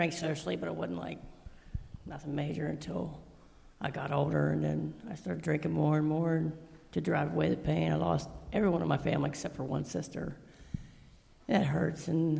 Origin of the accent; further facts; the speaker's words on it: Ohio, United States; I'm from Ohio. I had a pretty good life growing up.